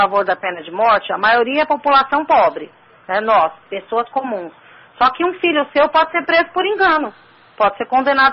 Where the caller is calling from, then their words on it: São Paulo, Brazil; Eu sou da Vila Mariana.